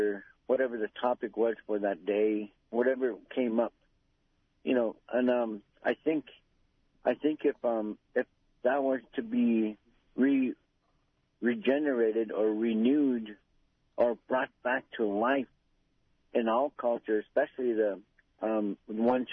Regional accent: Bethel, United States; beautiful downtown Bethel when I lived there, and I'm pretty sure it's still beautiful over there. It's my hometown.

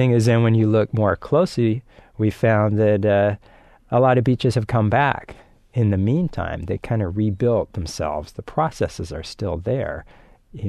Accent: California, United States; most of us here if we grew up in California, I have grown up here since I was 9

